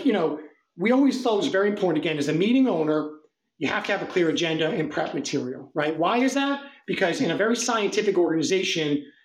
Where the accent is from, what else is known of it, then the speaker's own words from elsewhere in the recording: United States; You know, I'm the American guy, right?